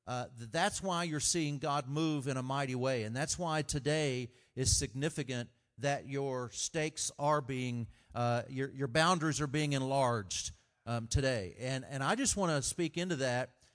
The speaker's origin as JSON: {"language": "English", "region": "Texas", "country": "United States", "tie": "born or raised there", "said": "This is my first time in Ohio. So, I mean, born and raised in Texas. Go Cowboys."}